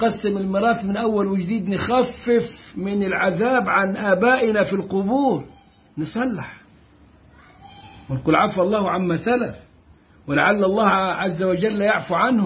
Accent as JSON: {"language": "Arabic", "country": "Egypt", "said": "وبالتالي أغلب الناس عندنا، أقول أغلب الناس عندنا في مصر"}